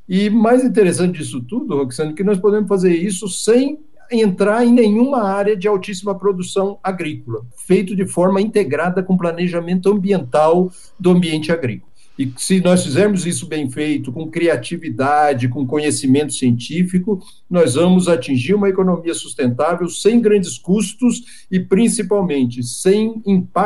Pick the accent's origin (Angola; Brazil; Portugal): Brazil; uma demanda nossa como brasileiros, como cidadãos brasileiros